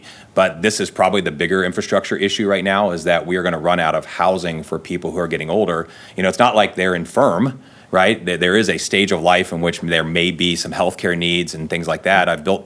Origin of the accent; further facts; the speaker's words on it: Gas City, Indiana, United States; So I'm from Gas City, Indiana. I don't know if many of you know where that is.